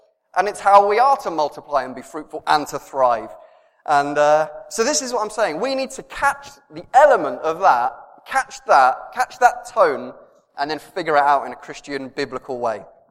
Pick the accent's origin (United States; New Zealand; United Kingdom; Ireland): United Kingdom; Reading, South East England; I understand how we got there as a British group of people. And as a slight difference to that, but I think this is genius, I remember vividly in my first house in Reading, when I must have been no older than six